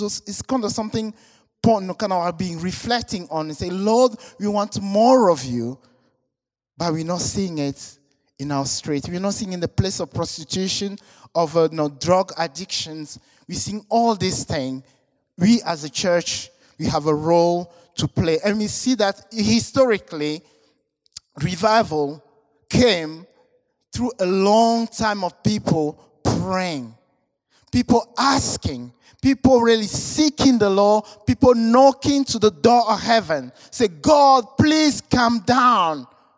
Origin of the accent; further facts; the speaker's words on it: Togo; I was a mission partner with the church here, working in my home country, Togo.